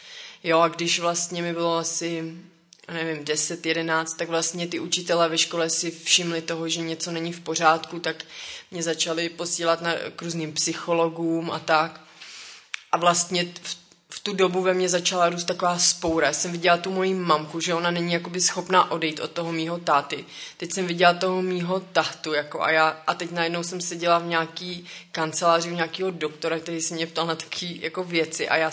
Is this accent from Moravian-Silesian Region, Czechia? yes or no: no; Most, Ústí nad Labem Region, Czechia; Takže já pocházím z Mostu, narodila jsem se v Mostě a vyrůstala jsem v Mostě